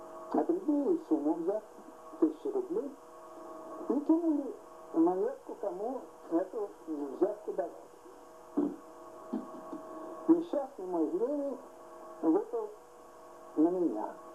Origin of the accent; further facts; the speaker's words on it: Ryazan Oblast, Russia; детство прошло в Рязанской области. Рязанскую губернию, вернее сказать